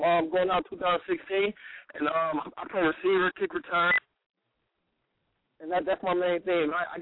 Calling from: Cleveland, Ohio, United States; I'm calling from Cleveland, Ohio.

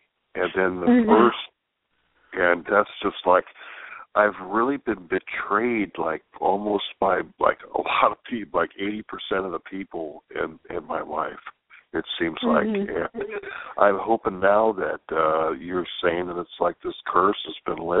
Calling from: California, United States; Nathaniel's from California.

